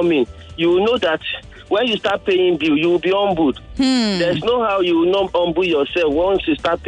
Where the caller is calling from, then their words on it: Ikorodu, Lagos, Nigeria; I'm calling from Ikorodu.